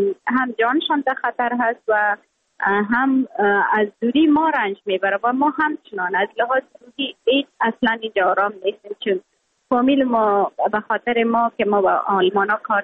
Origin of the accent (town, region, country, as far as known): Afghanistan; moved away